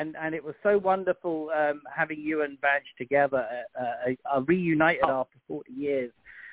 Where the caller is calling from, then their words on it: Connecticut, United States; I'm calling from Connecticut.